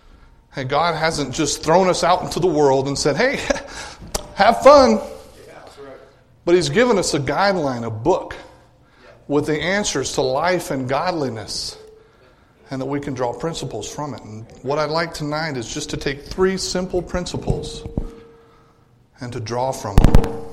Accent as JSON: {"language": "English", "region": "Louisiana", "country": "United States", "tie": "born or raised there", "said": "Now, I told you that I was raised in Louisiana. Now, it was only like 10 years of my life, but it had a magnificent impact on me when I was growing up."}